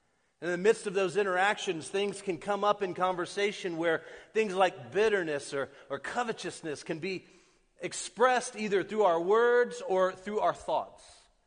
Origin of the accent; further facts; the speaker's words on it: Orlando, Florida, United States; And so I grew up here in Orlando. Central Florida has been like my backyard for all of my life.